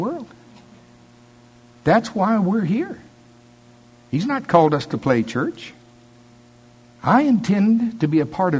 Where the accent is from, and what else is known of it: United States; born or raised there